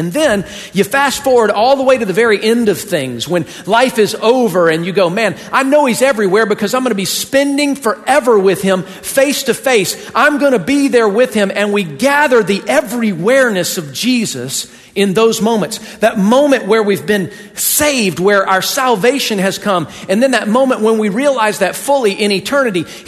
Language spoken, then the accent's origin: English; Buffalo, New York, United States; I'm just a guest here. You know, I'm from Buffalo, New York.